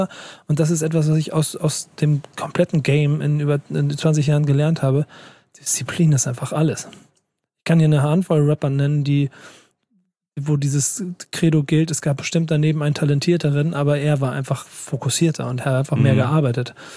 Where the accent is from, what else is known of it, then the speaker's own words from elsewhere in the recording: Hamburg, Germany; ich als Hamburger